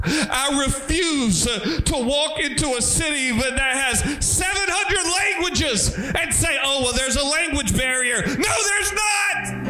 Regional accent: Louisiana, United States; I am from South Louisiana and I speak poquito Espanol.

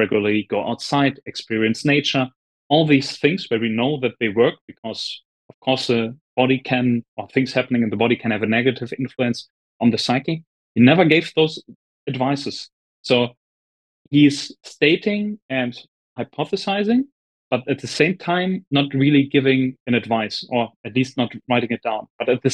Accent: Germany; because I'm from Germany

